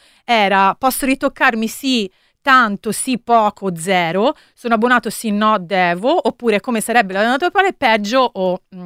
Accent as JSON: {"language": "Italian", "region": "Tuscany", "country": "Italy", "said": "Dirò solamente che da toscano, caro amico, gioisci un po' anche tu per questo"}